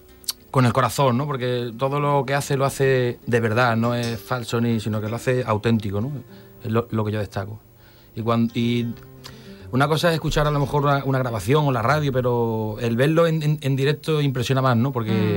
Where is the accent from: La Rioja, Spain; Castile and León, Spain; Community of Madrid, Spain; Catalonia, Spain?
Catalonia, Spain; Barcelona; Porque es que yo soy de Barcelona.